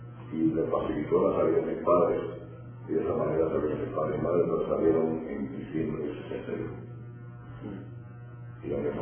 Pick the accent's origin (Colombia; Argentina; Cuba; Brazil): Cuba; El Dorado; born there; Nací en El Dorado, Cuba, en septiembre 21 de 1947.